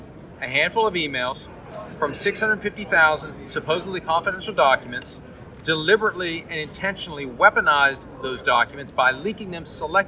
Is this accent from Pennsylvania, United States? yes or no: yes; Pittsburgh, Pennsylvania, United States; I grew up near Pittsburgh. The neighborhood we lived in, we were the only house that was getting that game that day.